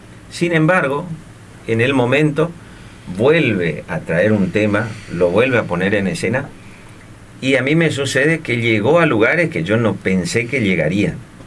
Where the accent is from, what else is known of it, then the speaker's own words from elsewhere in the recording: Resistencia, Chaco, Argentina; yo salí a tocar fuera de Resistencia, andar los caminos, y yo hablo del lugar de donde vengo